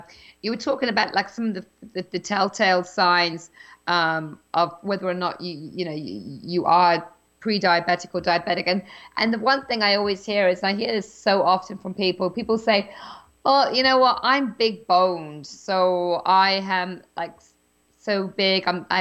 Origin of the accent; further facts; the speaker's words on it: England, United Kingdom; growing up in England, for me it was never a case of like having like, you know, 5 to 7 meals a day